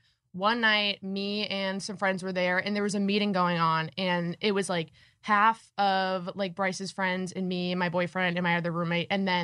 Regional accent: Ireland; I'm like, hi guys, I'm Irish.

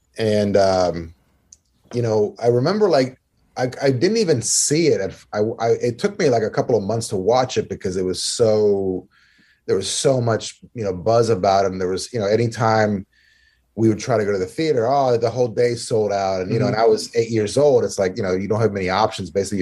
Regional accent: Maryland, United States; like I grew up here in Maryland.

